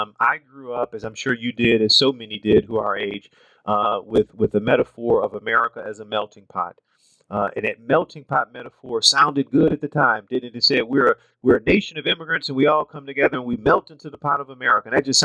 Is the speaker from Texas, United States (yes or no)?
no; Louisiana, United States; I grew up in the Deep South in Louisiana.